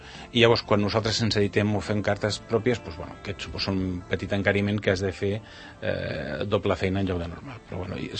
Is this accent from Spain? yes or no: yes; Barcelona, Catalonia, Spain; born there; now in Cerdanyola del Vallès, Spain; Jo no sóc d'aquest municipi, jo sóc resident a Cerdanyola, bueno, sóc barceloní de naixement, i als 80 em vaig venir a Cerdanyola